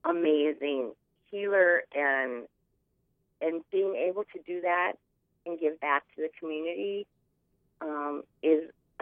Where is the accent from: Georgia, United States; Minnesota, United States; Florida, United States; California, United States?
Minnesota, United States; Warroad; I grew up in Warroad, and you grew up in Roseau.